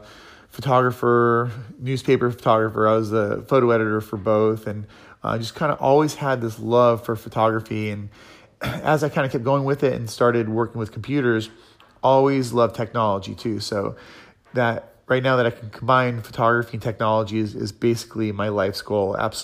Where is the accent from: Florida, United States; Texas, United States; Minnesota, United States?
Florida, United States; also born or lived in Massachusetts; I was born in Massachusetts, mostly grew up in Florida, and discovered photography when I was 13.